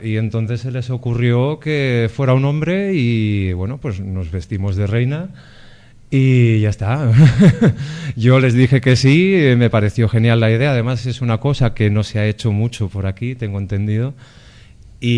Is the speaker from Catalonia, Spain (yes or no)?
yes; Barcelona, Catalonia, Spain; now in Llerena, Spain; yo vengo de Barcelona, llevo 3 años viviendo aquí, y aunque mis orígenes son de aquí, pues claro, no dejo de ser el forastero en un principio.